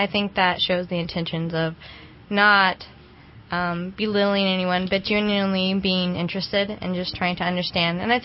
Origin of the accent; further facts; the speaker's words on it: United States; I think that growing up in America, we're a very independent culture, and I think sometimes we lack that interdependency.